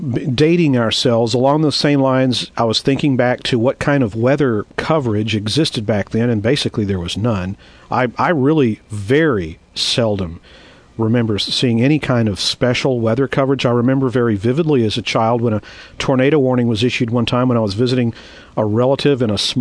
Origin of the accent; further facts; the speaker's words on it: Texas, United States; I saw this watching television as a child in my hometown in Texas.